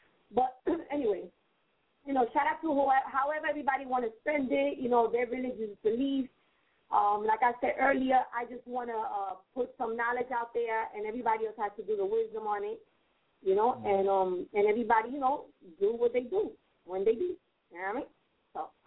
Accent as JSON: {"language": "English", "town": "New York City", "region": "New York", "country": "United States", "lives_now": "Philadelphia, United States", "said": "Like, they be having, like, I'm from Philly. And there's not, well, I just recently moved to Philly. I'm originally from New York."}